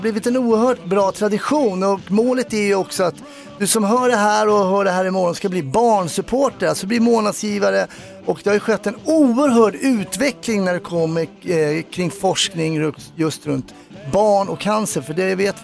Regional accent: Malmö, Skåne, Sweden; Jag är från Malmö.

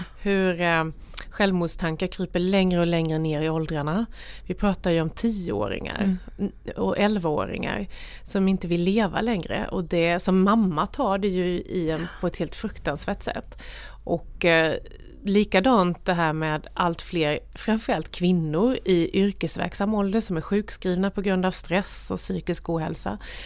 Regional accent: Jönköping County, Sweden; ett småföretagarkultur med Gnosjöandan och massa industrier och sådär. Mm. Så där växte jag upp i ett myller av ta sig för saker

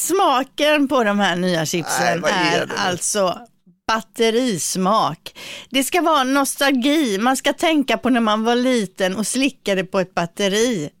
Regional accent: Kalmar, Kalmar County, Sweden; Kalmar, jag kommer från Kalmar också.

